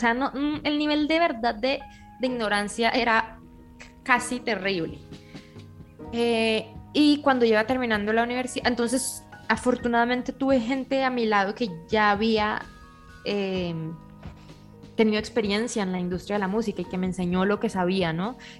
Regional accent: Bucaramanga, Santander, Colombia; now in Mexico; Yo salí muy poco de Bucaramanga hasta que no tuve 16 años, que conocí, no, fue más pequeña, como a los 14, que ya fui a Estados Unidos.

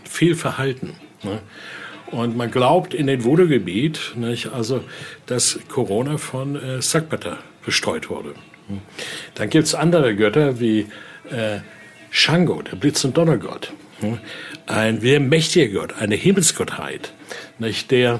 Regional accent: Benin; Ich komme ursprünglich aus Benin

